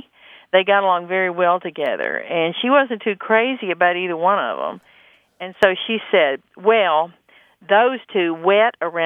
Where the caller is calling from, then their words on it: Fort Worth, Texas, United States; from Fort Worth, Texas.